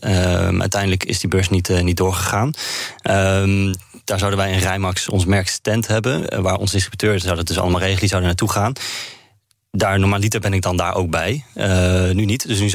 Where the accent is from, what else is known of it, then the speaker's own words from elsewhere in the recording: Netherlands; Wij kunnen misschien als Nederlanders tegen elkaar zeggen, oké, morgen 10:00 ochtend een Zoom-meeting